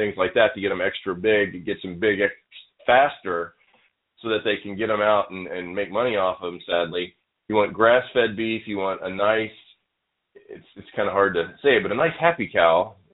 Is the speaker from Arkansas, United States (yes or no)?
yes; Arkansas, United States; I grew up out in Arkansas in the South, and I used to go fishing with my dad all the time